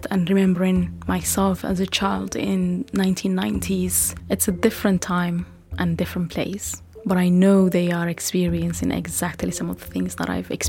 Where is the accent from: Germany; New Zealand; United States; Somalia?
Somalia; Mogadishu, Banaadir; Growing up in Mogadishu was a mixed feeling.